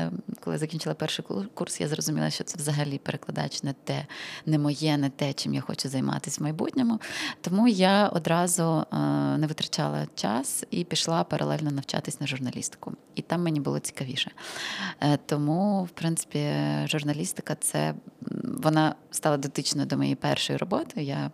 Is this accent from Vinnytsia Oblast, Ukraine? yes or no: no; Svitlovodsk, Kirovohrad Oblast, Ukraine; Я зі Світловодська, Кропивницька область.